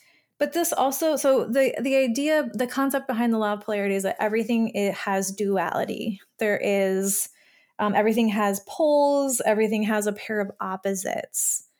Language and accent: English; Michigan, United States; Another example I have of this is when I was in high school, growing up in Michigan, small town Michigan, we had three-wheelers.